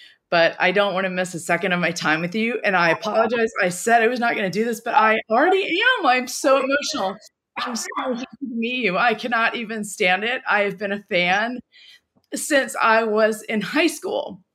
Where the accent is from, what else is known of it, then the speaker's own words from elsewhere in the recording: New York, United States; And I'm from Long Island. I was there in the 80s.